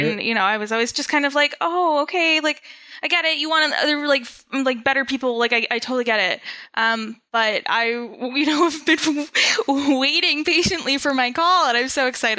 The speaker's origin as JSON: {"language": "English", "country": "Canada", "said": "even though I'm Canadian, I am fine to be quizzed about all of the American Thanksgiving traditions."}